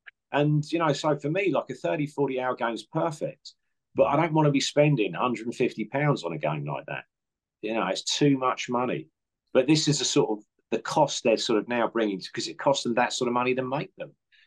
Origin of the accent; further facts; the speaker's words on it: Portsmouth, South East England, United Kingdom; born there; now in London, United Kingdom; living in London, I'd try to go. I follow two teams. I was born in Portsmouth